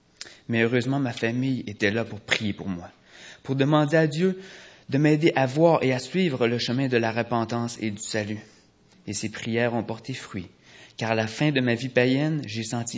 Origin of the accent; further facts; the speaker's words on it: Quebec City, Quebec, Canada; born there; j'ai 28 ans et je suis né ici même à Québec dans une famille chrétienne très unie